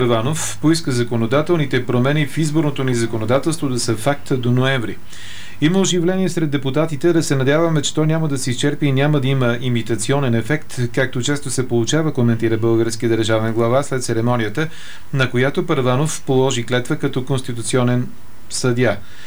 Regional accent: Sofia, Sofia City, Bulgaria; защото аз не съм забелязал като софиянец нещо да се е променило драматично през последните 3 години

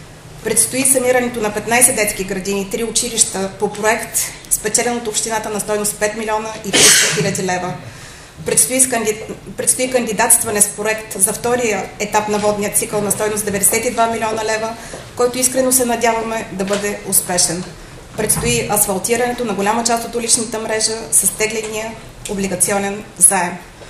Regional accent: Shumen, Shumen Province, Bulgaria; Непреходен е обаче факта, че сме шуменци, че сме родени в нашия град, че желаем да доживеем до дълбоки старини в него.

